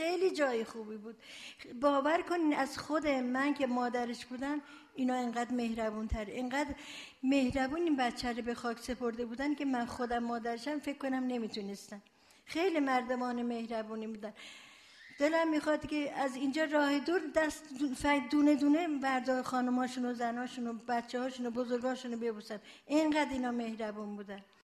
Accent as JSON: {"language": "Persian", "town": "Zanjan", "region": "Zanjan Province", "country": "Iran", "said": "ما ترکیم، زنجانی هستیم"}